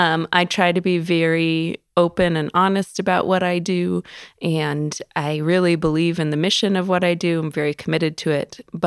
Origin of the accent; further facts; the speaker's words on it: Arizona, United States; So I always knew from that point forward that it would be extremely rewarding for me to return to my home state and to help to kind of fill that gap.